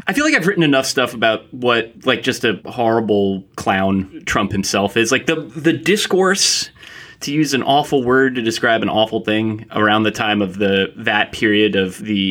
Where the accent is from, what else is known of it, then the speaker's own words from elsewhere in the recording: Ridgewood, New Jersey, United States; I'm from Ridgewood, New Jersey.